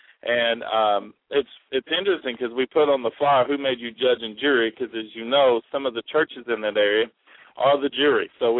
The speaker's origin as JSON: {"language": "English", "town": "Russellville", "region": "Arkansas", "country": "United States", "said": "Because we're originally from Arkansas. I want to let you all know that, our audience, from Russellville, Arkansas."}